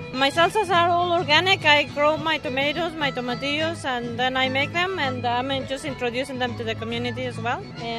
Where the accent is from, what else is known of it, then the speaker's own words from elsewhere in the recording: Mexico; now in Canada; So I am originally from Mexico, and I've been here since 97.